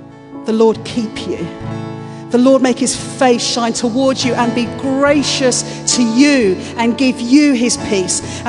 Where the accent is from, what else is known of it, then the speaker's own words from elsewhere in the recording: United Kingdom; We're so British.